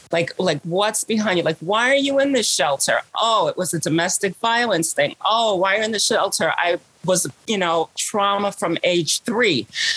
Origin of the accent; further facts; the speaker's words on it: New York City, New York, United States; I mean, I was born there. My family was there. I've seen so many changes over the years. I grew up in Park Slope